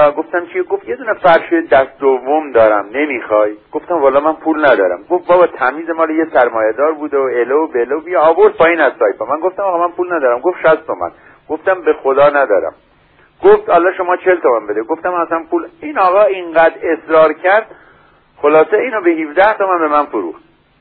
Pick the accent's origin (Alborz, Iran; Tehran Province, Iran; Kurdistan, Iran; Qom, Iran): Kurdistan, Iran; گفتم من بچه کردستانم